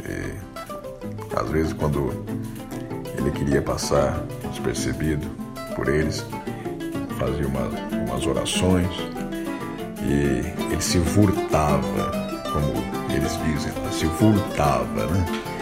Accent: São Paulo, Brazil; also born or lived in Paraíba; Meu pai é paraibano, minha mãe baiana e eu nasci em São Paulo. Nasci e me criei em São Paulo. Morei na Paraíba por um ano, ainda na pré-adolescência, mas eu vivi a vida inteira em São Paulo.

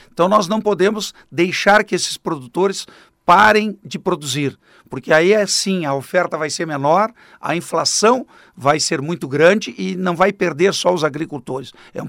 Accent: Rio Grande do Sul, Brazil; sou do Rio Grande do Sul

